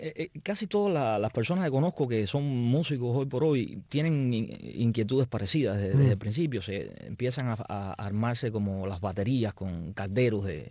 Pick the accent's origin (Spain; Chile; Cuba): Cuba; Santa Clara, Villa Clara; Soy de Santa Clara, el centro de Cuba, como un gran porciento de cubanos, con la herencia española por, uh-huh, un lado y la africana por la otra.